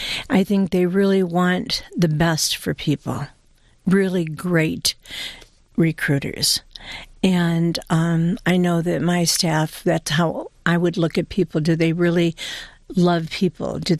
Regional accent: Detroit, Michigan, United States; Well, I grew up in Detroit. I was the oldest of six children, and my father was an entrepreneur. And my parents were both immigrants to this country.

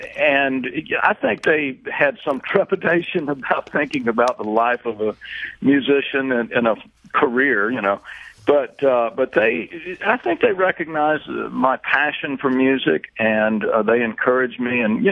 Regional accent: Tuscaloosa, Alabama, United States; also born or lived in Birmingham / Montgomery; I had the most wonderful childhood growing up in Tuscaloosa. It's a lovely, lovely city, and, you know, we actually had moved to Tuscaloosa after living in Birmingham a few years and then down in Montgomery for a period of time, and I think I must have been in the fourth grade when we settled in Tuscaloosa.

